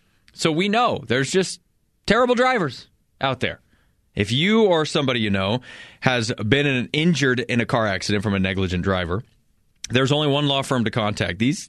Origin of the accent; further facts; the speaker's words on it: Colorado, United States; now in Fort Collins, United States; I live in Fort Collins. I work in Greeley. I'm from Eastern Colorado.